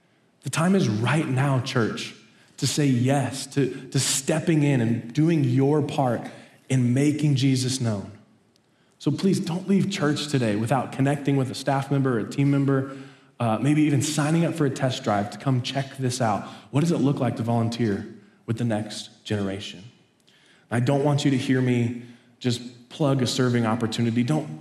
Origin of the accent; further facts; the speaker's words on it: Colorado, United States; I grew up in Colorado, and I wanted to play for the Denver Broncos. I grew up playing football.